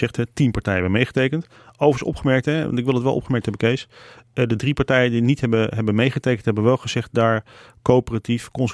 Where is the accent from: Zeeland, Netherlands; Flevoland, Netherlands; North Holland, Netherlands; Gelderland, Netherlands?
Flevoland, Netherlands; Lelystad; ik ben geboren op het Enkhuizen Zand. En wij zijn heel snel verhuisd naar een andere plek in Lelystad, de Kempenaar.